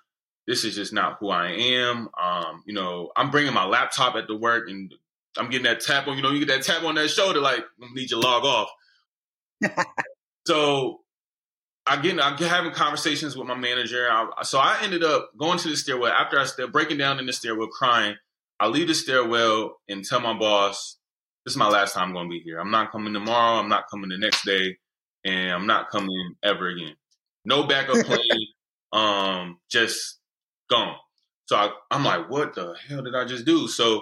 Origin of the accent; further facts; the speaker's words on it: Connecticut, United States; born there; So I come from Connecticut. I was born up there. I wasn't raised up there, but I was born in Connecticut and I'm the only child.